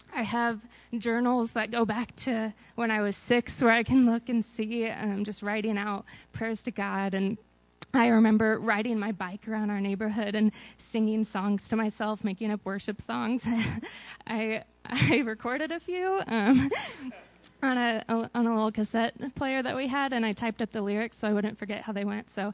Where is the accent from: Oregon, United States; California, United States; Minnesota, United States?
California, United States; Santa Maria; born there; I was born in Santa Maria, California, to two wonderful parents.